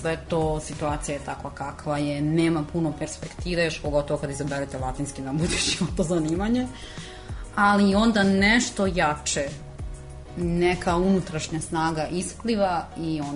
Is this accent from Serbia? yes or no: yes; Kruševac, Šumadija and Western Serbia, Serbia; ja sam rodom inače iz Kruševca